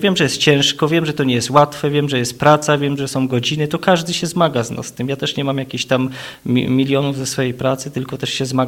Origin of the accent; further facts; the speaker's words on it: Masovian Voivodeship, Poland; ja jestem spod Radomia